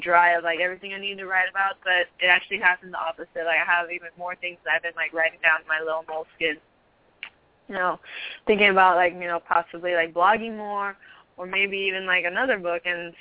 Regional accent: Los Angeles, California, United States; Well, I'm from the San Gabriel Valley in LA.

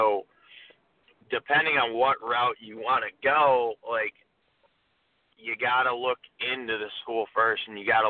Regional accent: Scranton, Pennsylvania, United States; And I'm from Scranton.

